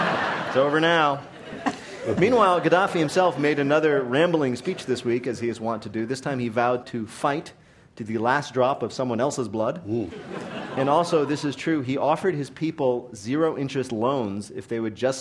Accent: New Jersey, United States; When I grew up in New Jersey, we didn't have fair trade. We just stole the tea.

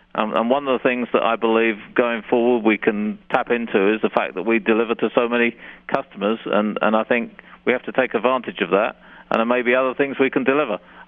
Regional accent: London, United Kingdom; moved away as an adult; also born or lived in Miami; now in United States; I'm from another city that begins with L, that's London. And I was born in the east side of London and lived for a good period of time in the UK. And then I spent 3 years at Burger King in Miami

